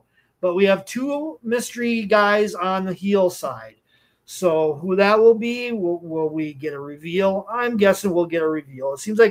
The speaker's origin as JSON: {"language": "English", "town": "Mankato", "region": "Minnesota", "country": "United States", "tie": "born or raised there", "said": "Even in my hometown, Mankato, they've had an event down here before as well."}